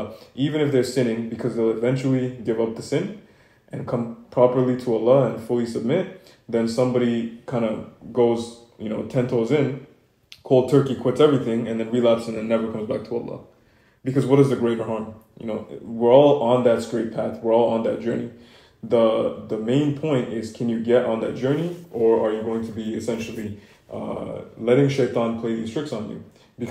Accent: Canada; moved away as an adult; now in United States; I'm from Canada, so when I moved to America recently

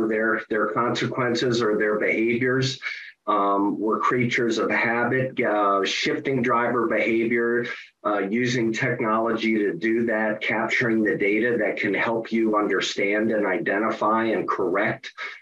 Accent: Bethesda, Maryland, United States; Maryland, just outside of Washington.

